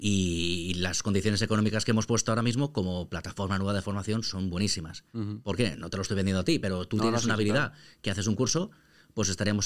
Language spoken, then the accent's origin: Spanish; Valencian Community, Spain; esta oportunidad ahora mismo de dirigirme a los valencianos, a mi tierra